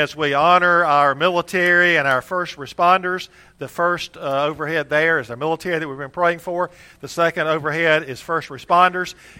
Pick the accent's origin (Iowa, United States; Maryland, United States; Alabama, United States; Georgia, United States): Alabama, United States; Brundage; And my folks still live, actually, in the house I grew up in Brundage.